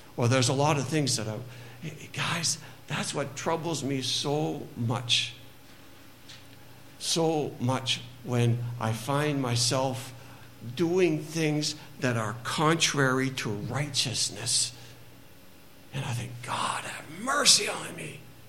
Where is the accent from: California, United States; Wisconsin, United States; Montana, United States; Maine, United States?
Maine, United States; Madawaska; You know, I grew up in Madawaska, and Evangeline School was in our backyard.